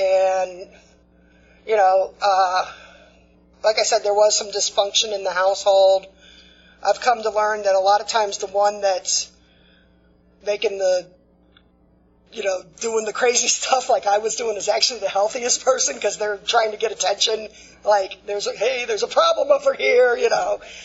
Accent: Fort Lauderdale, Florida, United States; I grew up down in Fort Lauderdale.

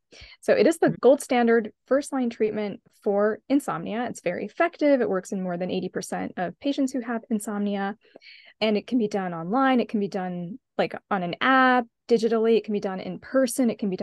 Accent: Canada; I'm from Canada originally, so I had a J-1 visa

